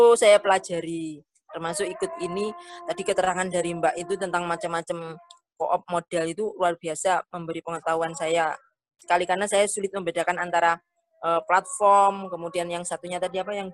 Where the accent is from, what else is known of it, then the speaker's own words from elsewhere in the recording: Malang, East Java, Indonesia; Kebetulan saya dari Malang.